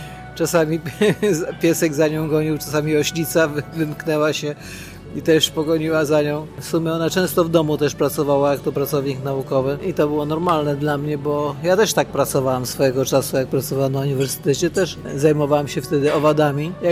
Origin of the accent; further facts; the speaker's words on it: Warsaw, Masovian Voivodeship, Poland; No ja mieszkam w Warszawie od urodzenia, ale wolałabym mieszkać na wsi tak naprawdę.